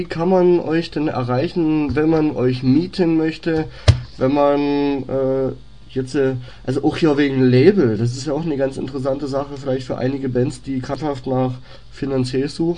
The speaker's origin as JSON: {"language": "German", "region": "Saxony", "country": "Germany", "lives_now": "Dresden, Germany", "said": "Ich bin kein Dresdner. Ich wohne in Dresden."}